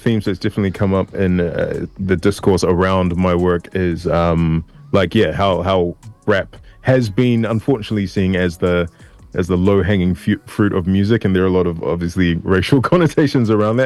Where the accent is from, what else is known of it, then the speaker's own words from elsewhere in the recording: Nigeria; as a Nigerian, as a son of Nigerian parents